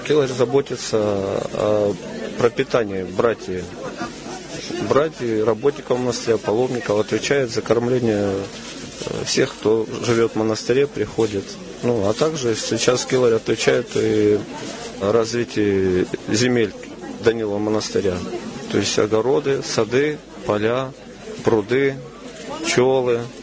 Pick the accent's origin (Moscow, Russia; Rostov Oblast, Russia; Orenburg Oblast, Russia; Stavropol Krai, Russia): Rostov Oblast, Russia; Rostov-on-Don; Я родом из Ростова-на-Дону, имеем отношение к казачеству по крови. Ну, я таким шустрым рос мальчиком, недалеко от Дона, я жил в частном доме. Ну, и рос на Дону, там вольная жизнь такая.